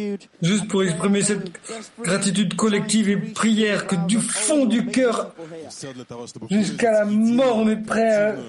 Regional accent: England, United Kingdom; Moi, je suis d'Angleterre, elle de République tchèque.

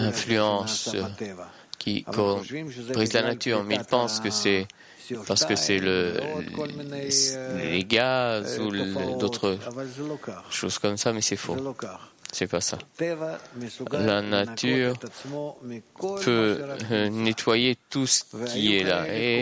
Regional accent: Mexico; chez nous, au Mexique, disons, et ou surtout au sud, tremblement de terre

